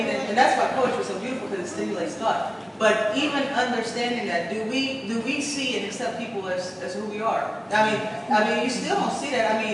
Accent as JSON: {"language": "English", "region": "the South", "country": "United States", "tie": "born or raised there", "said": "growing up in the South, you learn some pretty hard lessons, you know?"}